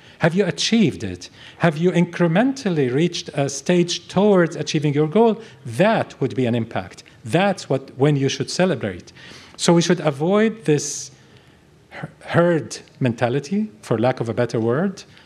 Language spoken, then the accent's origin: English; South Africa; I mean, we understand misery. Believe us, we're South African. We know.